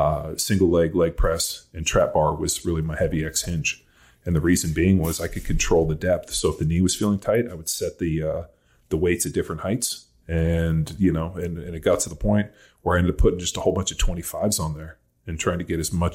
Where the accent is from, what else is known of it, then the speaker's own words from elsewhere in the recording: California, United States; rookie in the NFL, I'm from California, I'm living in Philly, I don't know anybody.